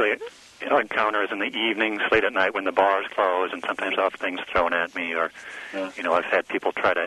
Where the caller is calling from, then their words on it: Champaign, Illinois, United States; Hi, I'm calling from Champaign